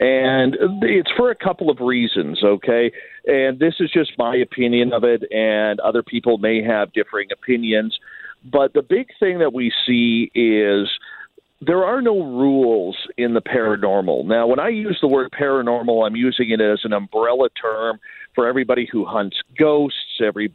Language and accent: English; Canada; even though I'm Canadian, the majority of my audience is in the United States.